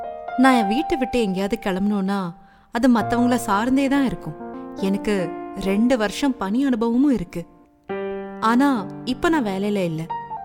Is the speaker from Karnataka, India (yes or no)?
yes; Mangalore, Karnataka, India; நான் மங்களூரை சேர்ந்தவ.